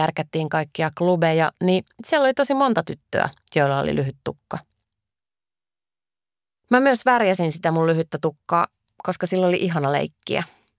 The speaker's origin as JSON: {"language": "Finnish", "region": "North Karelia", "country": "Finland", "said": "Sellaisia naisia ei meillä päin Pohjois-Karjalassa asunut."}